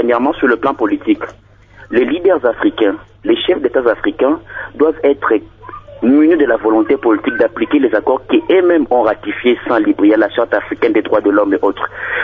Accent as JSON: {"language": "French", "country": "DR Congo", "said": "Aujourd'hui, je l'ai dit en tant que Congolais, l'Afrique ne pèse plus au continent, au monde, pardon, et la RDC ne pèse plus au niveau du continent."}